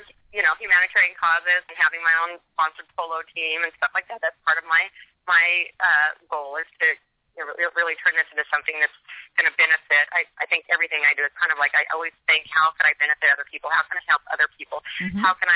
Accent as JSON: {"language": "English", "town": "Las Cruces", "region": "New Mexico", "country": "United States", "tie": "born or raised there", "said": "Growing up in Las Cruces, New Mexico, I grew up with my mother was divorced, and she raised my sister"}